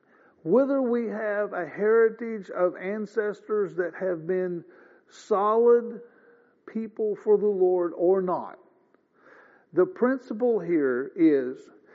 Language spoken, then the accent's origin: English; Missouri, United States; born there; And I said, got to show me. I was born in Missouri.